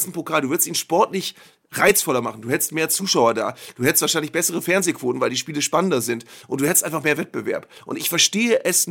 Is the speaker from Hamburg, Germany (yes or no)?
no; Bremen, Germany; als Bremer natürlich belastet und befangen